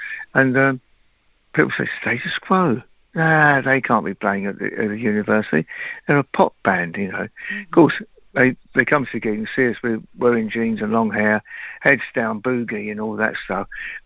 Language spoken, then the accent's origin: English; London, United Kingdom; No, we're not Australia, we're from England.